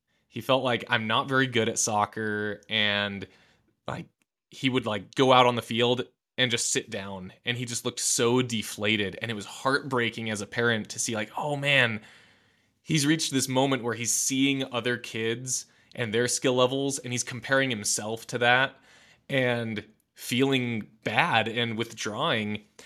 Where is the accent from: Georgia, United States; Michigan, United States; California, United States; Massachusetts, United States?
Michigan, United States; So yeah, I grew up in Michigan, and family background. I'm one of three kids. I'm the youngest.